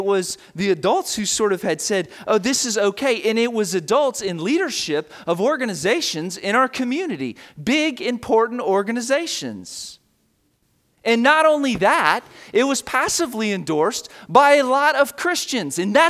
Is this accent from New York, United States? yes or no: no; Florida, United States; look, I'm a carpetbagger from Florida. I'm reminded of that by you all very often. I ain't from around here